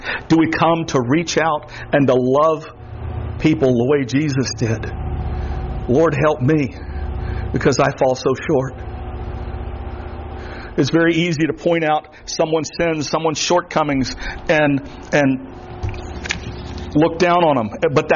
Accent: Florida, United States; I'm from the Everglades, literally from the Everglades.

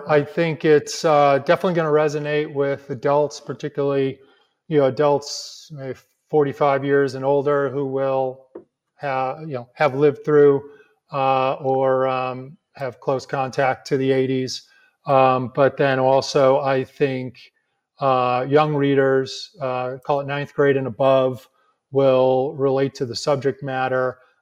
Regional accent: LaGrange, Illinois, United States; The book also takes place in a fictionalized version of my hometown of LaGrange, Illinois.

